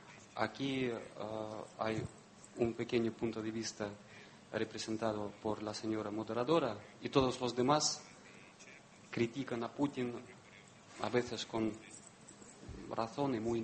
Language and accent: Spanish; Russia; represento a la embajada de Rusia. Soy ruso.